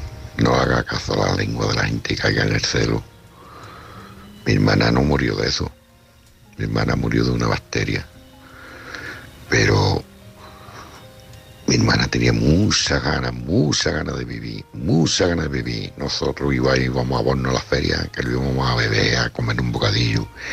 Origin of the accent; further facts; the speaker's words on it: San Roque, Andalusia, Spain; Nosotros somos de San Roque.